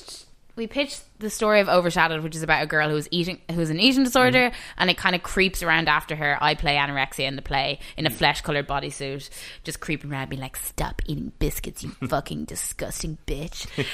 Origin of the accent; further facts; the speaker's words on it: Ireland; So she was Irish as well. She is Irish. She's not dead. And she was from Trinity and I was from Edinburgh University.